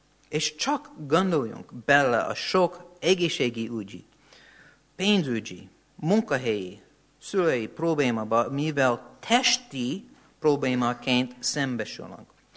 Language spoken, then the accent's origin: Hungarian; United States; Hungarian is a second language; Én Amerika egyik nagyon hideg részen nőttem fel